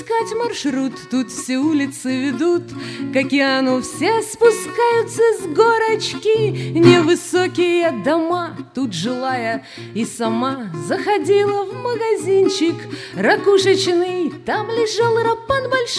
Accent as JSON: {"language": "Russian", "town": "San Diego", "region": "California", "country": "United States", "said": "Дело в том, что я из Сан-Диего. Сан-Диего находится на границе с Мексикой."}